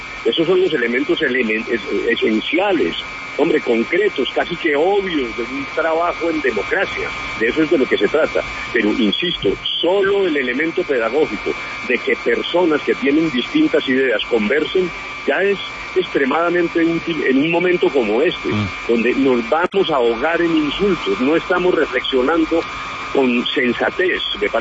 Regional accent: Colombia; somos colombianos, esta es una nación

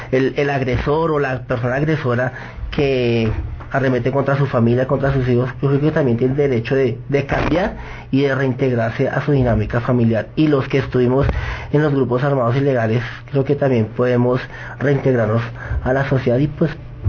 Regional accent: Colombia; de que somos colombianos

